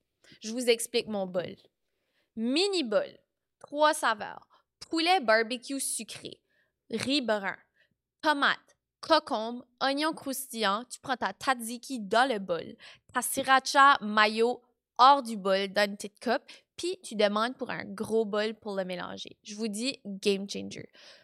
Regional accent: New Brunswick, Canada; moved away; quand je suis partie du Nouveau-Brunswick, je m'en allais juste comme en voyage. Tu sais, ça n'avait pas vraiment encore enregistré que je partais for good.

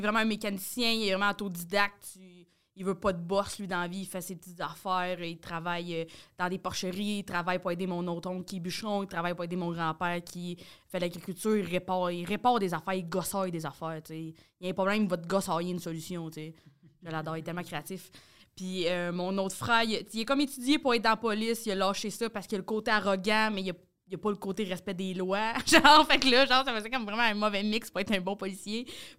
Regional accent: Drummondville, Quebec, Canada; Je suis né en 1999, à Drummondville.

